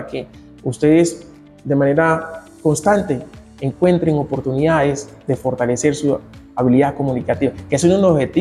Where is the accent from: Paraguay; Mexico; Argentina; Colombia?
Colombia; nosotros como colombianos